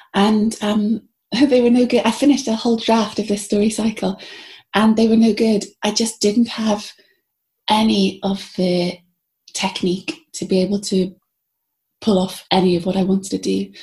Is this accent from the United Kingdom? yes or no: yes; Belfast, Northern Ireland, United Kingdom; it took me a while to trust that the stories I had to tell of growing up in Belfast at that time were worthy of being told